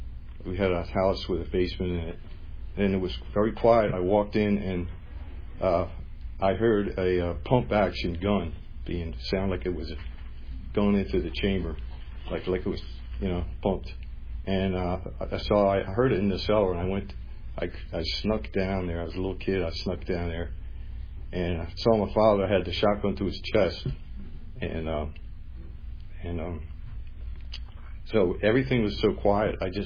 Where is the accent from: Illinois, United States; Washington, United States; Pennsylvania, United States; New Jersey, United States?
New Jersey, United States; I'm 59 years old, and I'm from New Jersey.